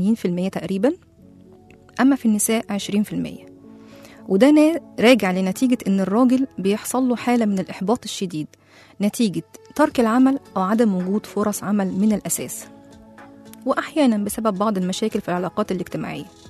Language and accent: Arabic; Egypt; طيب تعالوا نشوف الكلام ده عندنا في مصر بقى وضعه إيه